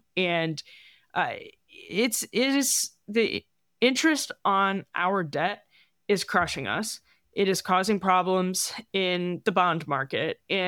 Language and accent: English; Wisconsin, United States; and I'm from Wisconsin, so I'm very familiar with him and kind of grew up